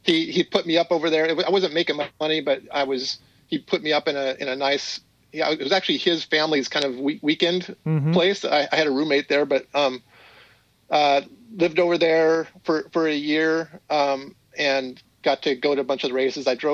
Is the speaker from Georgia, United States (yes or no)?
no; California, United States; So I grew up out in the Dez in Antelope Valley.